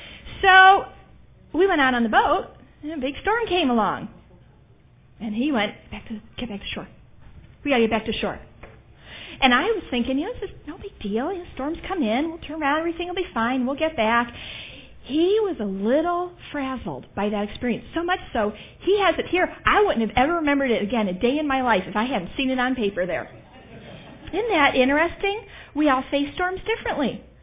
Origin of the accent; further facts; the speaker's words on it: Cleveland, Ohio, United States; So I grew up in Cleveland, which you've already established. Cleveland means what in the winter? Snow.